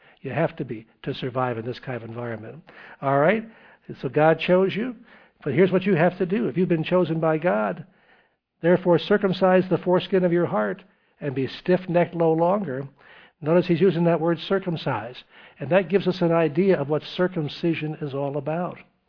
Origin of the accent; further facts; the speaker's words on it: Tennessee, United States; now in Albany, United States; I came from Tennessee